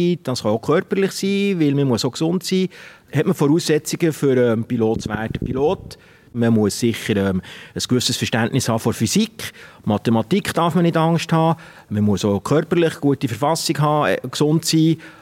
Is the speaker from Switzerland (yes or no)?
yes; Bern, Switzerland; now in Uetendorf, Switzerland; weil ich komme aus dem Berner Oberland, wie man sicher auch im Dialekt angehört. Und ich wohne in der Nähe von Thun, in Uetendorf.